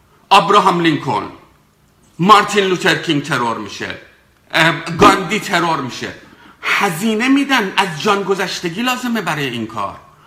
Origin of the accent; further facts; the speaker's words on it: Iran; من به عنوان یک ایرانی